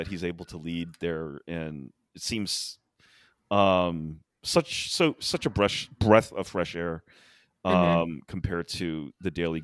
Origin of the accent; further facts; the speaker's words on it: United States; It's like he lived in what seemed to be, to me as an American, to be an extremely nurturing and cooperative society for someone like him.